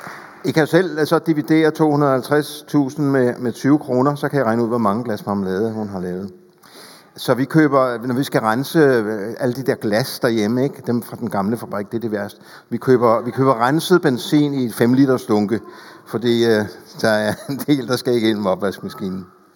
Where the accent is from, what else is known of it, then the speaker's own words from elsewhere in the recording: Rødovre, Capital Region of Denmark, Denmark; now in Hillerød, Denmark; Jeg er vokset op i Rødovre og bor i Hillerød nu. Sammen med min kone. Og jeg har været folkepensionist det sidste halvandet år.